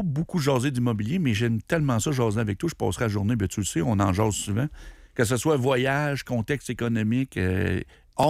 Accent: Montreal, Quebec, Canada; Les gens me demandent d'où je viens. Je viens d'Amérique du Nord. Je suis rendu avant, je disais Eastern Canada. Après ça, je disais Québec, Montreal Canadien.

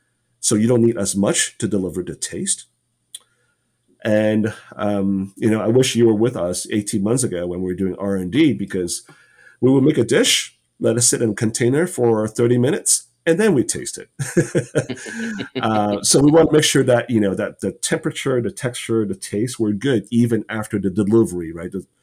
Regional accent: Ohio, United States; I grew up in Ohio.

